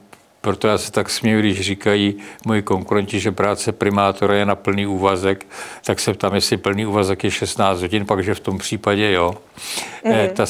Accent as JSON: {"language": "Czech", "region": "Prague", "country": "Czechia", "tie": "born or raised there", "said": "Navíc jsem rodilý Pražan a žiju tu už nějaký pátek"}